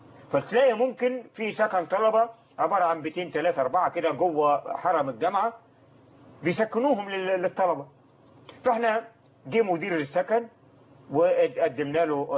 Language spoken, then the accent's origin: Arabic; Egypt; now in England; يوم ما كنا في الثمانينات في إنجلترا، نسبة عدد المسلمين في إنجلترا تعادل نسبة الأقباط عندنا في مصر